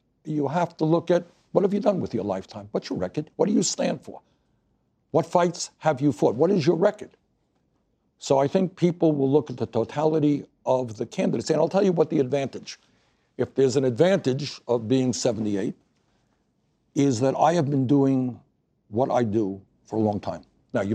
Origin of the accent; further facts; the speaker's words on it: New York City, New York, United States; I was a kid growing up in New York City, I was a long distance runner.